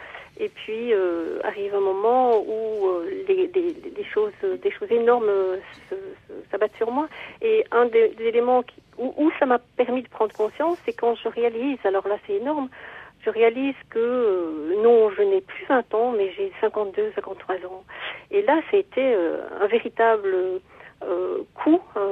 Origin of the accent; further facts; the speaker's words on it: Belgium; Donc c'est un réalisateur chez nous en Belgique